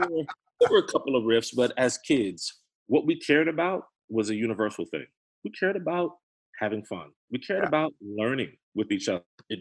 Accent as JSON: {"language": "English", "town": "Raleigh", "region": "North Carolina", "country": "United States", "tie": "born or raised there", "said": "I was born and raised 1970s in Raleigh, North Carolina, small family of four, and got a very interesting start."}